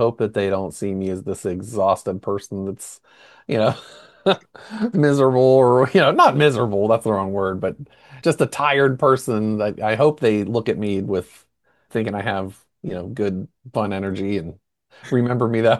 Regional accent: Pittsburgh, Pennsylvania, United States; I'm playing an album release show in Pittsburgh, obviously my hometown, on July 11th.

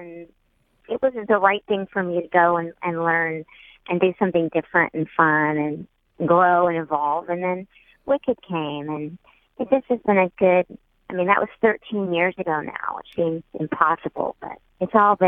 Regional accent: Oklahoma, United States; I grew up in Oklahoma. I grew up in the Bible Belt. I'm a Christian woman.

